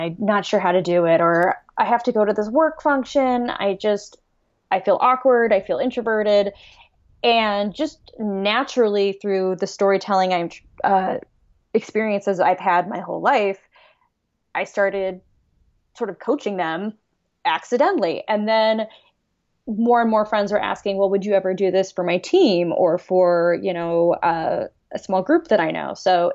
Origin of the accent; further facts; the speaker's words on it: Los Angeles, California, United States; I grew up in Los Angeles, so I started out there. Then I came to Northwestern, where I studied nothing business or performing.